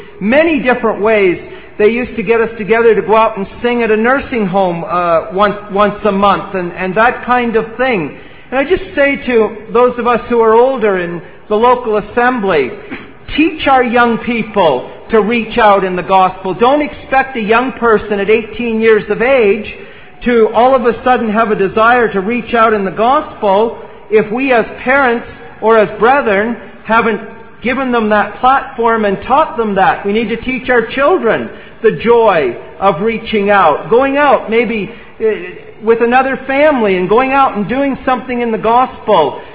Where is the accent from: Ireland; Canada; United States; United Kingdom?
Canada; Smiths Falls, Ontario; I was thankful growing up in Smiths Falls